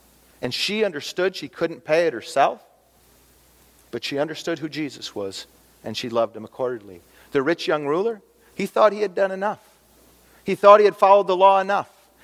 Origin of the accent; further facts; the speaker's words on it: Edgerton, Minnesota, United States; I grew up in Edgerton, Dort College. Didn't know there were atheists or Muslims that really existed in the world.